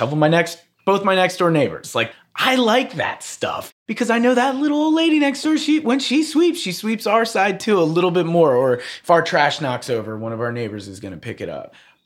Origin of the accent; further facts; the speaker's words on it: Philadelphia, Pennsylvania, United States; I grew up in Philly and, you know, grew up in a city atmosphere and lived in a city atmosphere my whole life.